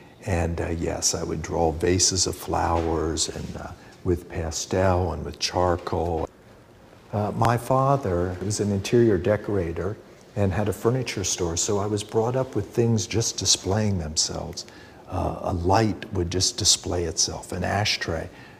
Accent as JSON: {"language": "English", "town": "York", "region": "Pennsylvania", "country": "United States", "tie": "born or raised there", "said": "Growing up in York, I mean, it wasn't too fast of a lifestyle. There was enough time to kind of absorb things."}